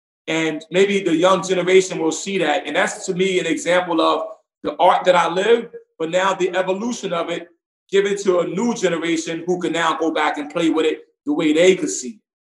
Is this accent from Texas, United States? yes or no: no; New York, United States; Sometimes in America, where I grew up in Brownsville and in Park Hill, you may see a guy pull out a weapon